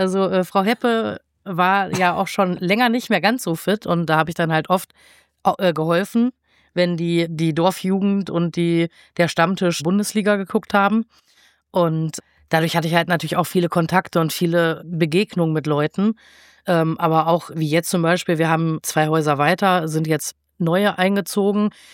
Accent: Kassel, Hesse, Germany; Ich komme gebürtig aus Kassel. Und meine Eltern sind, wie ich 14 war, nach Oberlistingen gezogen.

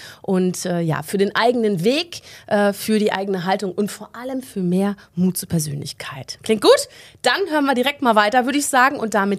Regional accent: North Rhine-Westphalia, Germany; in meiner alten Heimat, dem Münsterland

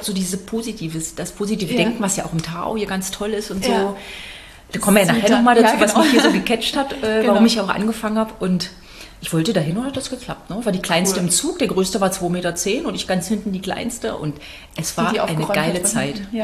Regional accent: Cottbus, Brandenburg, Germany; ich komme eigentlich aus Cottbus in Brandenburg, wenn die meisten kennen, ist halt nicht so weit. Und bin da geboren und bin zur Schule gegangen und das ist halt zu Hause. Also da fährst du hin und kennst jede Ecke fast.

